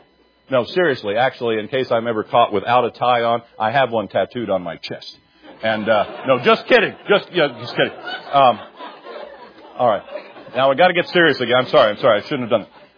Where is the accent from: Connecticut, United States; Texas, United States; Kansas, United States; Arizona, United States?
Kansas, United States; I came from Kansas.